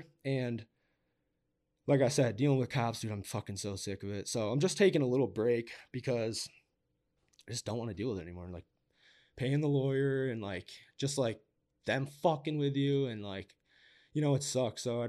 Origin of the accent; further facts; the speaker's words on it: Syracuse, New York, United States; I'm from Cuse. I don't really love to say that, but.